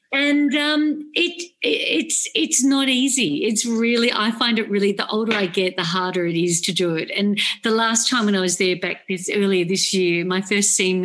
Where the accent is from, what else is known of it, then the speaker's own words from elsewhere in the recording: Australia; Because we're Australian. I mean, we're an advantage that we're an island so far away from anybody else.